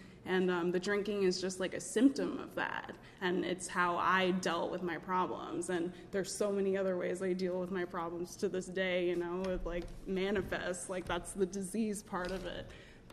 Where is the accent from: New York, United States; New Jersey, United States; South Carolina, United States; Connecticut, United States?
New York, United States; New York City; I grew up in a really nice home. I'm from the Bronx. I still live there, like, all the way uptown, the 1 train, Riverdale.